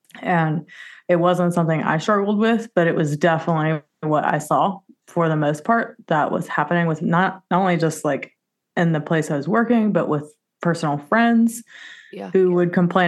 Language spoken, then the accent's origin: English; Louisiana, United States; I grew up in Southern Baptist, Louisiana, and I was very repressed as a young child, but always rebelled against it.